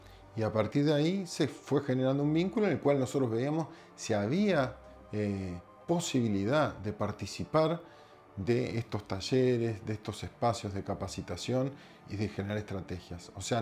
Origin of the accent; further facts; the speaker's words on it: Uruguay; now in Chile; yo soy médico uruguayo, adoptado por Chile hace más de una década.